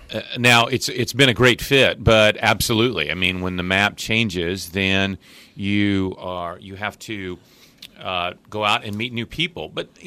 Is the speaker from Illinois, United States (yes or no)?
yes; Mattoon, Illinois, United States; I was born and raised in Mattoon. My dad worked in a manufacturing plant all his life.